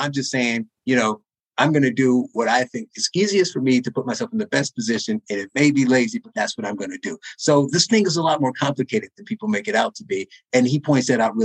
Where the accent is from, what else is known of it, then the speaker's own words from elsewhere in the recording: Gary, Indiana, United States; So I was born and raised in Gary, Indiana.